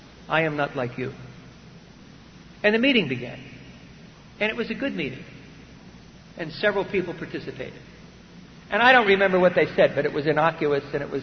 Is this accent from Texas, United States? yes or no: no; New Jersey, United States; I am Irish and I'm Catholic and I'm from New Jersey. Oh, that's right, we're on the East Coast.